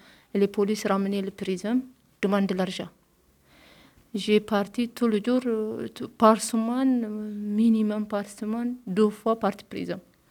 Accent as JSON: {"language": "French", "country": "Eritrea", "second_language": "French", "said": "je viens d'Érythrée, j'ai 26 ans, j'ai deux garçons, j'habite à Abio. Ma famille, c'est Érythrée."}